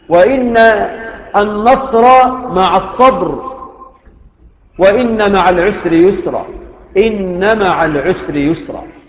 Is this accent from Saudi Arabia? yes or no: no; Egypt; اللهم اجعل بلدنا مصر آمنة مطمئنة، رخاء سخاء